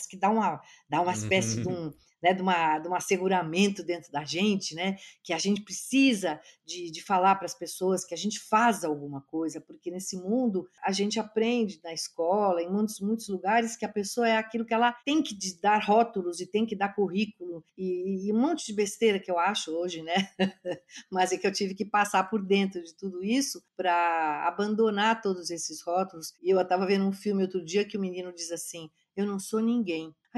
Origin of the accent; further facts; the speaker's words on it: São Paulo, Brazil; born there; Na verdade, eu nasci em São Paulo, eu vim nascer em São Paulo. Meus pais são do interior, o meu pai é do Vale do Paraíba, era do Vale do Paraíba, e a minha mãe lá de Barretos.